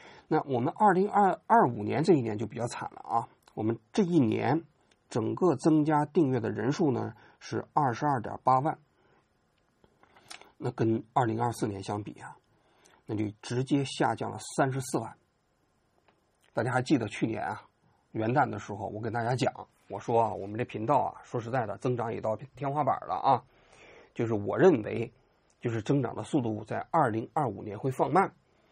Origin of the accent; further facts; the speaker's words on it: China; 从我们中国人角度来讲